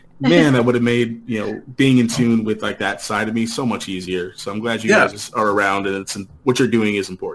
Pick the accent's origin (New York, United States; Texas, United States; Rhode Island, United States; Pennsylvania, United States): Texas, United States; El Paso; I grew up in El Paso. My mom's white. And my dad's side of the family is heavily Hispanic.